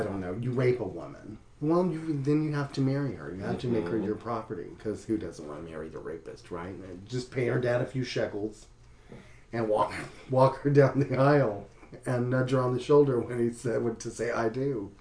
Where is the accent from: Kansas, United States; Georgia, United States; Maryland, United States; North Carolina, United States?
North Carolina, United States; Oh, in North Carolina. They have, my home state of North Kakalaki, they have filed a bill to make gay marriage illegal again.